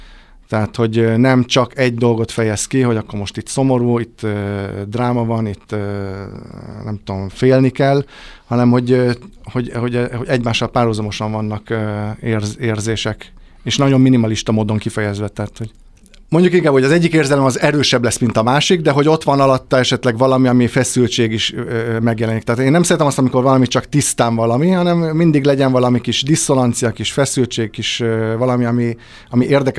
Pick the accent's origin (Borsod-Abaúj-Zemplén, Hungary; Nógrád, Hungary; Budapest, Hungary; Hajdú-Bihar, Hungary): Budapest, Hungary; born there; Igen, Budapesten születtem.